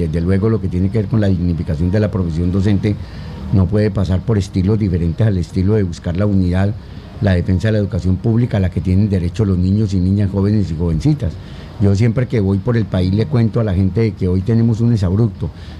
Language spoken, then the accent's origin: Spanish; Casanare, Colombia; Yo vengo del departamento de Casanare